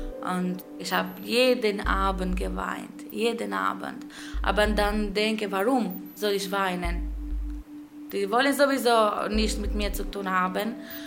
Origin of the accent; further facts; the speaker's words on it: Albania; German is a second language; now in Germany; bin 25 Jahre alt und ich komme aus Albanien.